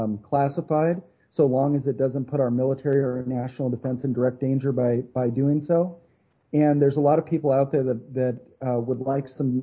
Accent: Oregon, United States; My home state of Oregon, it's 18,000 signatures.

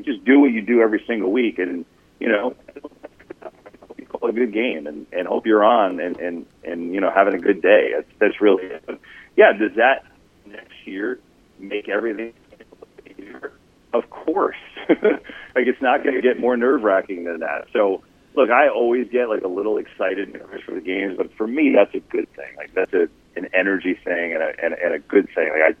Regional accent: New Jersey, United States; I grew up in North Jersey, and so my family was Giants fans

